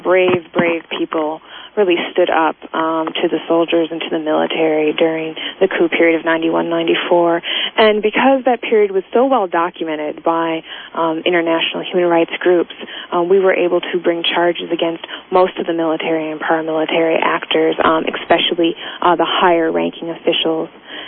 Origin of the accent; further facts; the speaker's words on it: United States; it's really concerning as an American that my government is a presence there